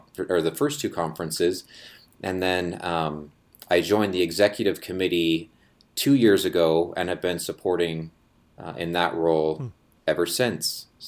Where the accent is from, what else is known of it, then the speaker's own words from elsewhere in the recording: Orem, Utah, United States; I grew up mostly in Orem, Utah